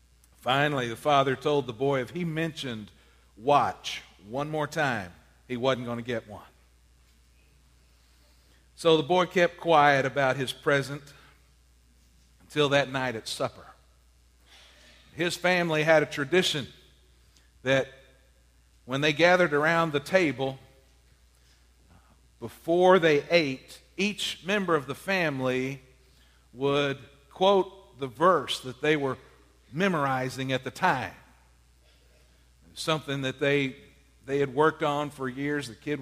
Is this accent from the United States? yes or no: yes; Texas, United States; And growing up in Central Texas, we almost never had a fire there, but it was a nice thing to think about at Christmas.